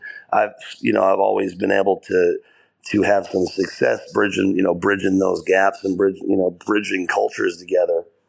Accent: United States; as an American coach

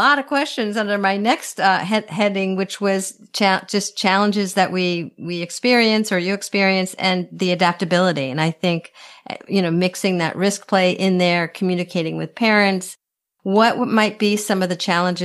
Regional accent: Bethesda, Maryland, United States; now in Massachusetts, United States; I grew up in Bethesda, Maryland, so we did not get a lot of snow.

